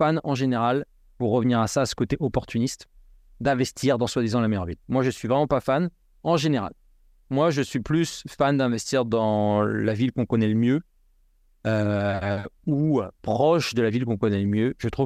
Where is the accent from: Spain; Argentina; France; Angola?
France; Nantes, Pays de la Loire; Que je connais bien, parce que moi, je viens de Nantes, donc c'est pas trop loin de ça.